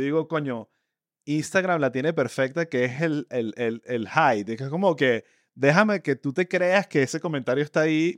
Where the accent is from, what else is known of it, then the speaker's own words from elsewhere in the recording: Caracas, Capital District, Venezuela; accent: Caracas eastern; es nuestro acento caraqueño del este cifrino, y por el Spanglish.